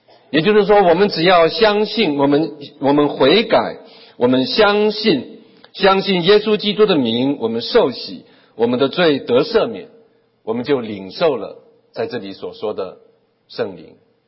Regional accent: Taiwan; 对不起，我是从台湾从小长大的

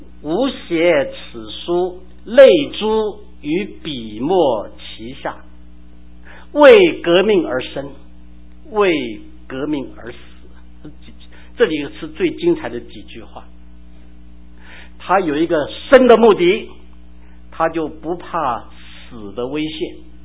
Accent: Fuzhou, Fujian, China; 家，就是福州。我们的朋友啊，就开车带我们把福州想去的地方都去遍了

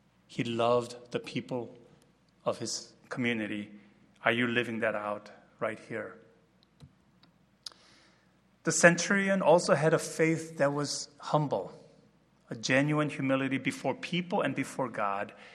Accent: United States; I told them, I'm from America, and they said, oh, you know, so what do you believe in? And I told them I'm a Christian.

